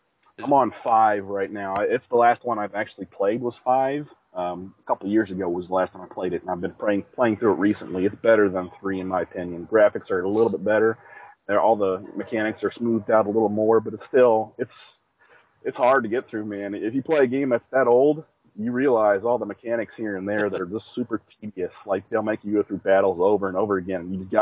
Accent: Chicago, Illinois, United States; now in Nashville, United States; I'm 34. Grew up in Chicago. I live in Nashville now for the last 9 years or so.

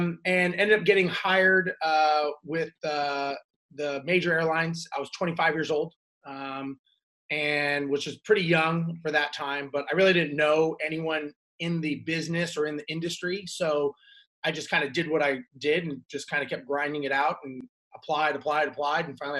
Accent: Los Angeles, California, United States; I am an airline pilot, born and raised in Los Angeles, and wanted to always fly planes

